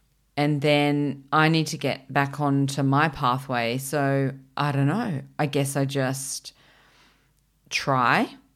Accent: Canberra, Australian Capital Territory, Australia; I grew up in Canberra, which is, you know, the capital of Australia. And it's a beautiful, it's a planned city. So it's really pretty and well laid out, and it has incredible bicycle paths.

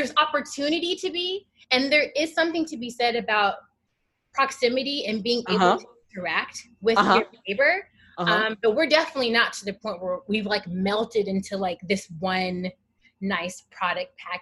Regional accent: Alabama, United States; So I grew up in Alabama, which generally is like the South is very much black and white.

